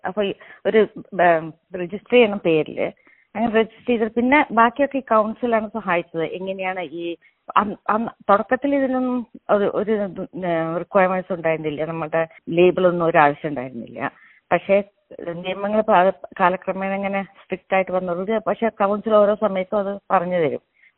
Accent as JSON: {"language": "Malayalam", "town": "Guruvayur", "region": "Kerala", "country": "India", "tie": "born or raised there", "also_born_or_lived": "Tamil Nadu", "said": "ജന്മദേശം തമിഴ്നാടാണ്, എങ്കിലും വളർന്നതൊക്കെ കേരളത്തിലെ ഗുരുവായൂര്."}